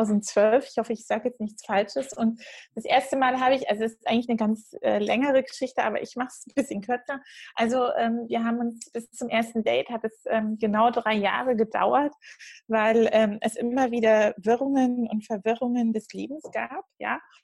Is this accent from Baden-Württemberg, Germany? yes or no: no; Halberstadt, Saxony-Anhalt, Germany; also born or lived in Munich; Ursprünglich, also ich bin 20 Jahre in München gewesen. Ganz ursprünglich komme ich aus Sachsen-Anhalt, aus dem schönen Halberstadt. Das ist ganz nah beim Harz. Und genau, da bin ich aufgewachsen sozusagen, also in den neuen Bundesländern.